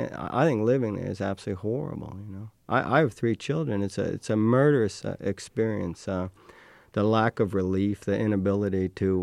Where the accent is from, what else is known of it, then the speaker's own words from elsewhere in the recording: New York City, New York, United States; now in Santa Fe, United States; I grew up in Queens, surrounded by pavement.